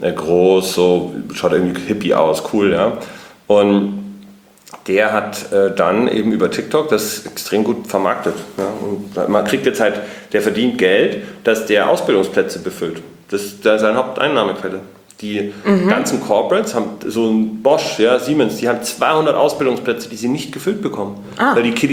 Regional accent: Munich, Bavaria, Germany; ich komme ursprünglich aus München.

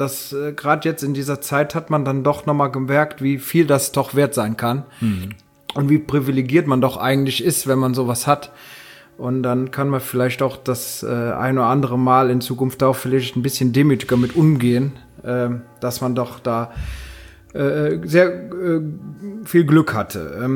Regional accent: Rhineland, Germany; Ja, natürlich hat man als Rheinländer immer mal so den Gedanken, oh, ich will mal nach Köln.

